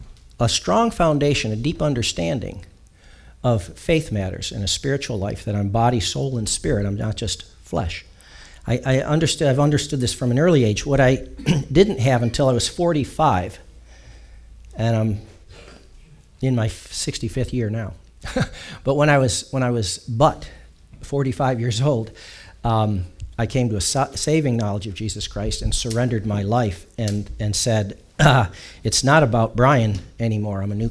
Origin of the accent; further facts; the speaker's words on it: United States; I was raised in the United States, I'm an American citizen.